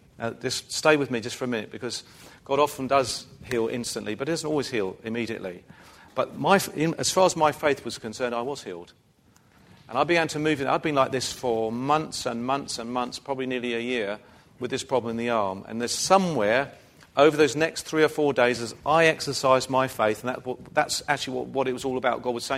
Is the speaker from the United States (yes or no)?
no; England, United Kingdom; We're English, some of us are English anyway, and part of our English heritage is that we tend to be quite quiet and shy and reserved.